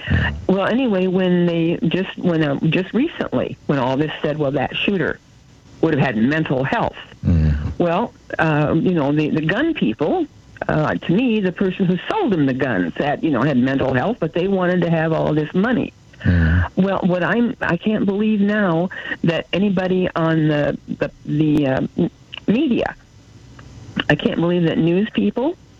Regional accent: Indiana, United States; I'm from Indiana, and all of our schools, most of the ones up here in northern Indiana, all the schools started school with about 30 or 40 positions.

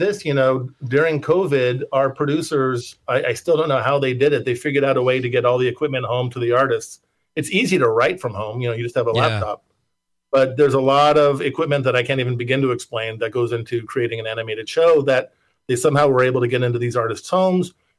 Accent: Palm Springs, California, United States; So yes, I grew up in Palm Springs, went to college in San Francisco, studied film

